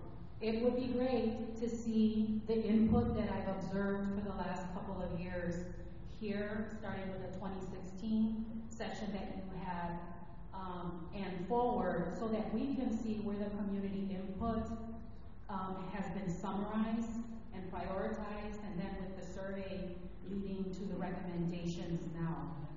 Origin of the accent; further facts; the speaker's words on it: Milwaukee, Wisconsin, United States; I live 2 blocks down on the boulevard. I've had a home here for 30 years, and before then, I was born and raised in Walker's Point